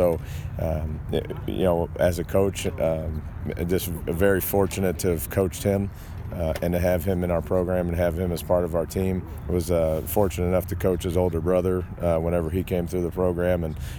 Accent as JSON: {"language": "English", "town": "Hillsboro", "country": "United States", "tie": "born or raised there", "said": "Well, I choose to be at Hillsboro. There's a reason for that. It's my hometown. It's where I went to school. It's where I played."}